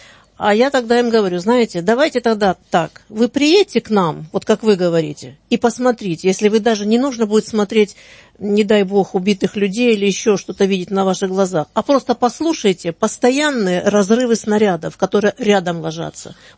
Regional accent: Donetsk, Donetsk Oblast, Ukraine; я из Донецка.

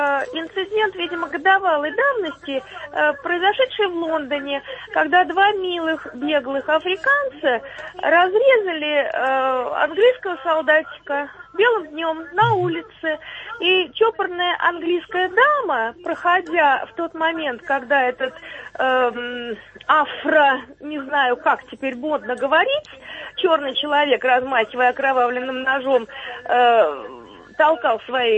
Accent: Moscow Oblast, Russia; Добрый вечер, я из Подмосковья.

